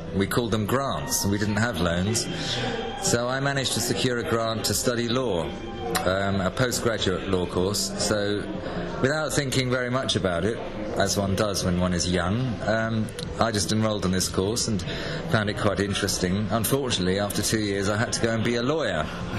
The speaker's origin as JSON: {"language": "English", "region": "London", "country": "United Kingdom", "tie": "born or raised there", "said": "Well, I consider myself British, Irish British, if you like. I was born and raised in London"}